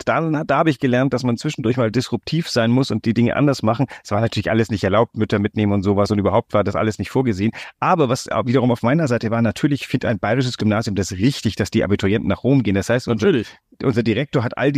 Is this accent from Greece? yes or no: yes; Greece; Nicht, dass ich bin ja in Griechenland groß geworden.